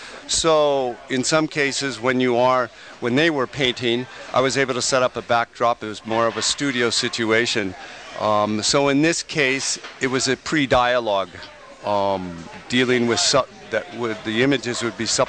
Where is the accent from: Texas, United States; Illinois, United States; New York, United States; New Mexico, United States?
New Mexico, United States; Santa Fe; I grew up in Santa Fe. What a place to grow up in. The light, the expanse, the cultural history.